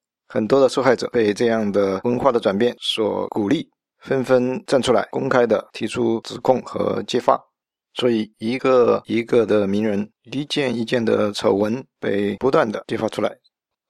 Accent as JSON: {"language": "Chinese", "country": "China", "said": "我们中国人的俗话是说，男人有钱就变坏"}